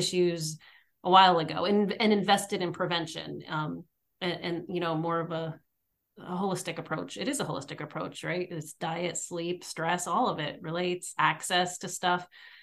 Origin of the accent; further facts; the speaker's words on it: Pennsylvania, United States; I grew up in Pennsylvania, and there's the whole issue of like fracking there